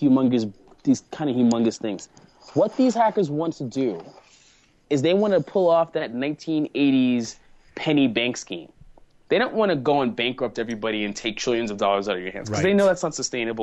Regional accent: United States; I'm going to say our because we're all American

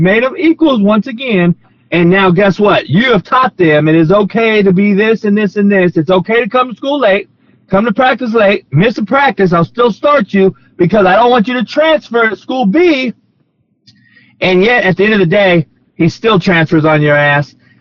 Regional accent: Compton, California, United States; And I'm from Compton.

